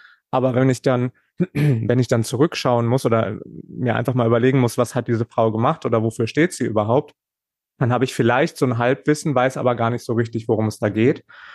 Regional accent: Warstein, North Rhine-Westphalia, Germany; born there; now in Essen, Germany; ich komme gebürtig aus Warstein, aus dem Sauerland und ich studiere schon seit längerer Zeit Kunst auf Lehramt in Essen

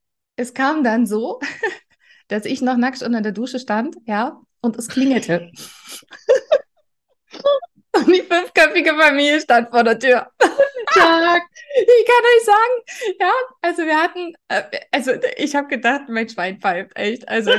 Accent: Saxony, Germany; weil wir kommen aus Sachsen, gar nicht so weit weg, das war in der Nähe von Berlin in Brandenburg

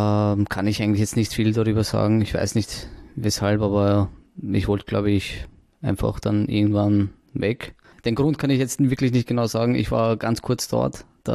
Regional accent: Vienna, Austria; Dann bin ich zu Hierstetten gekommen, also umgesiedelt. Da hat es dann begonnen, eigentlich mein ganzes Leben dort aufzubauen. Meine ganze Kindheit habe ich sozusagen im 22. Verbracht.

